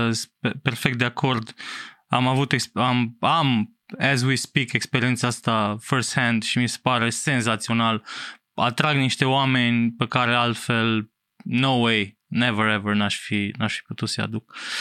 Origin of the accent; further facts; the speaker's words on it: Romania; Mi se pare că avem niște oportunități enorme acum ca români, pe care altfel, așa, eram noi aici în Eastern Europe